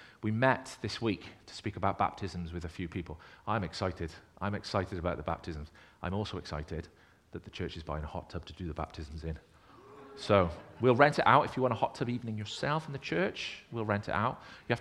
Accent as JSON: {"language": "English", "country": "United Kingdom", "said": "We're British, so we say, I'm fine."}